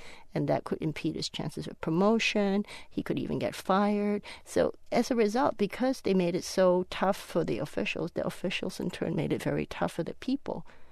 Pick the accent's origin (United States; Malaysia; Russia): Malaysia; we weren't raised in China. We're third generation Chinese, and I grew up in Malaysia